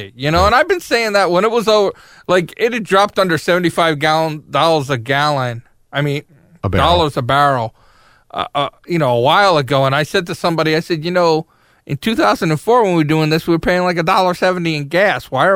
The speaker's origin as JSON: {"language": "English", "region": "New York", "country": "United States", "tie": "born or raised there", "said": "I grew up on Eastern Long Island, folks."}